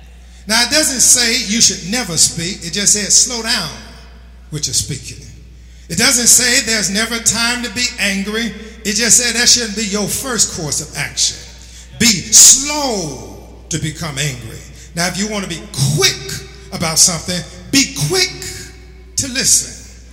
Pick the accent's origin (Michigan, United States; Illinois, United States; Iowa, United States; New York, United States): New York, United States; accent: New York; My New York accent might be messing this up for your ear.